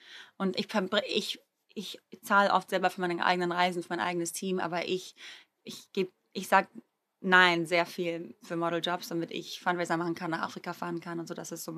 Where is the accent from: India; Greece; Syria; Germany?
Greece; Und ich bin in Griechenland groß geworden und ich liebe Griechenland. Ich bin hauptsächlich immer in Griechenland.